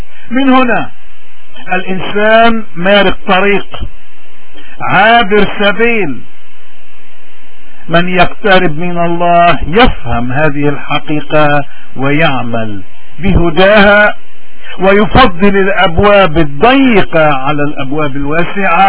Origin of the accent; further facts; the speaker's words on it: Lebanon; هذه هي الأمور التي علينا اليوم كلبنانيين أن نوسع أفقنا لنراها ولندركها، لأننا في لبنان وفي بلاد الاغتراب نعاني